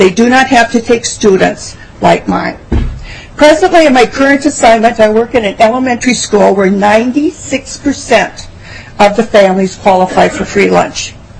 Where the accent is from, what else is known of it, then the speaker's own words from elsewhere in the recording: St. Cloud, Minnesota, United States; As you know … from St. Cloud, and this is my 42nd year working in the field of education.